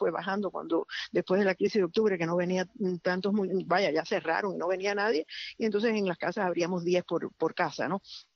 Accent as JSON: {"language": "Spanish", "country": "Cuba", "said": "sabíamos que representábamos a Cuba. Y también nosotros nunca pensamos que nos íbamos a quedar aquí, sino que la cosa era que íbamos a regresar a Cuba"}